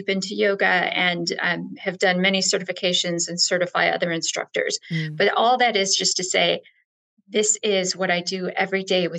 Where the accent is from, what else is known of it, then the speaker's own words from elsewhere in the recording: Chicago, Illinois, United States; moved away as an adult; also born or lived in Phoenix / Cabo San Lucas, Mexico / Los Angeles; I'm originally from Chicago.